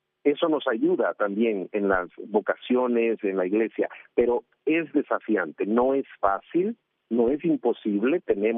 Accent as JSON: {"language": "Spanish", "country": "Guatemala", "said": "Yo lo digo como guatemalteco, porque soy misionero"}